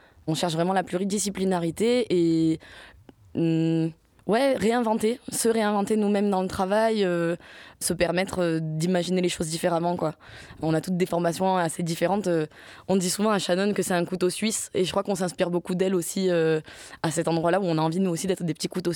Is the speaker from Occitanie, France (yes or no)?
yes; Occitanie, France; also born or lived in Montpellier / Paris / Cannes; now in Marseille, France; J'ai grandi dans les Cévennes, du côté de Alès.